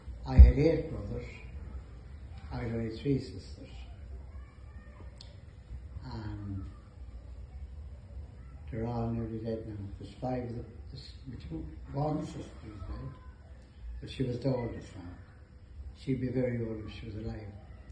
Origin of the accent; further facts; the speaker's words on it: Ardee, Leinster, Ireland; born there; I was born in the County Loud, in RD, if you've ever heard of it. In RD Hospital.